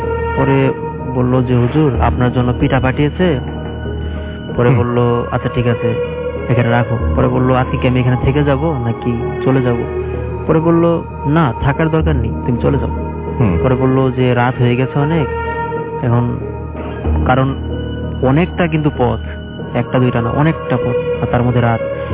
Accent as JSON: {"language": "Bangla", "town": "Mirpur", "region": "Dhaka Division", "country": "Bangladesh", "said": "আসসালামু আলাইকুম লিসেনার … এসেছি মিরপুর 12 থেকে।"}